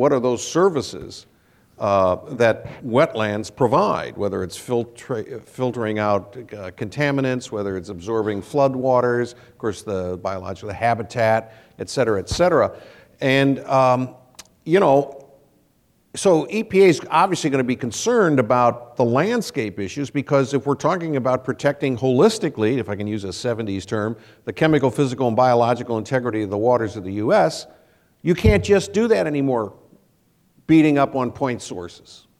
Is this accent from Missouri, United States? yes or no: yes; Missouri, United States; My home state of Missouri, we lost 90% of the wetlands back when we thought it was a good idea.